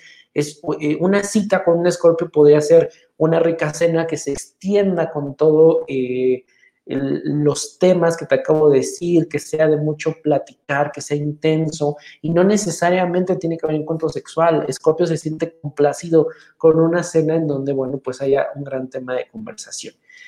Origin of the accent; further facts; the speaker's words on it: Mexico; born there; los que nacimos especialmente en México sabemos que si te marco a las 6, me vas a marcar a las 7, 7:30.